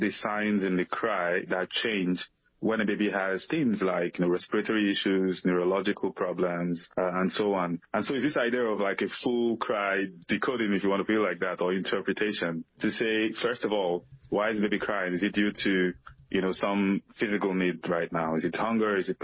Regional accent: Nigeria; it's from my native language in Nigeria. So I'm originally from Nigeria.

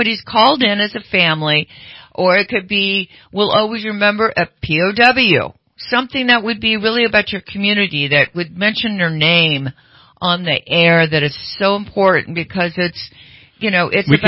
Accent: Sacramento, California, United States; I grew up in Sacramento.

